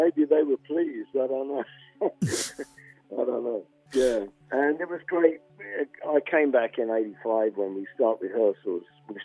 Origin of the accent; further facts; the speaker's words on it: England, United Kingdom; born there; also born or lived in Australia; Australia because I lived in Australia for 6 years. I got an Australian family. A lot of people think I came from Australia, but I was born in England.